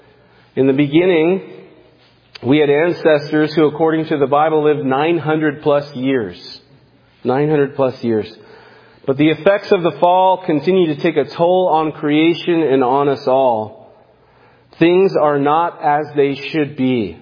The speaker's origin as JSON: {"language": "English", "region": "California", "country": "United States", "tie": "born or raised there", "said": "It reminds me of growing up in California. Some of my fellow Californians and would understand that every year we had the Santa Ana winds."}